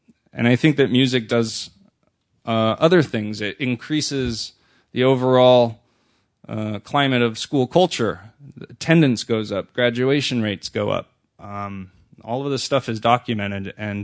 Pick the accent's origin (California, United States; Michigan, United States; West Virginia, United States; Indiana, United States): California, United States; Berkeley; I was excited to see a job opening in the same schools that I grew up in Berkeley Music Department.